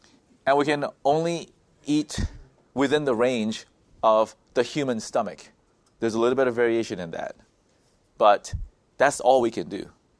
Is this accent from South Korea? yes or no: yes; South Korea; A nation can provide free health care to all its citizens, as in my home country of South Korea.